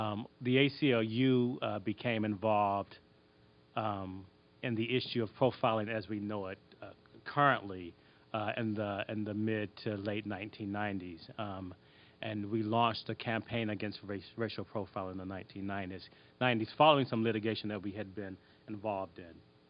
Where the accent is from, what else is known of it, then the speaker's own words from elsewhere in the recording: United States; so where are you from? Africa. And I said, no, we're from the United States.